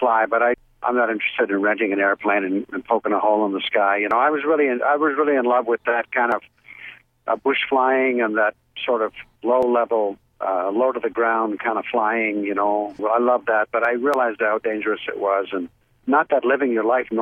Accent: Canada; now in Austin, United States; I'm in Minnesota right now. I just flew up from Austin where I live. I am a Canadian, but, you know, I live in Austin now and have for about 8 years.

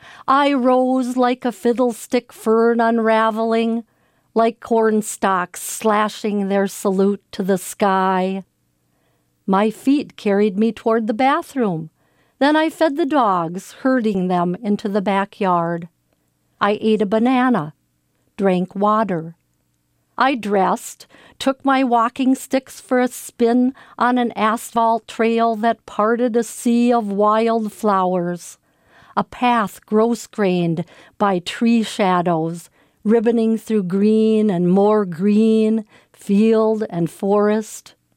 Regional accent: Brainerd, Minnesota, United States; I'm from Brainerd, Minnesota

